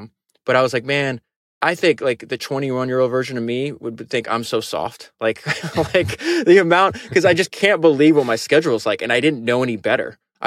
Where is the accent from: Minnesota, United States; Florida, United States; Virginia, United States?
Florida, United States; like I grew up in Florida, you could start working at 15 years old then.